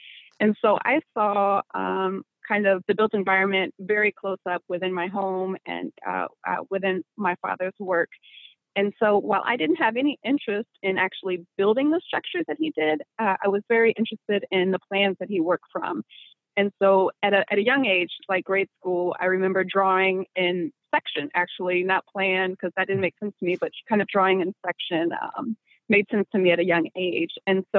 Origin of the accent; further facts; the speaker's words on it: Tennessee, United States; So I attended the University of Tennessee, which I'm from the Volunteer State.